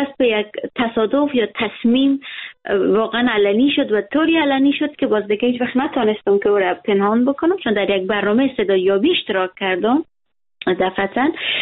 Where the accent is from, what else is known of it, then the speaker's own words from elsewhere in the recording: Herat, Afghanistan; now in Europe; من همیشه میگم که من افغان هستم، کل افغانستان دوست دارم، خب من از هرات هستم.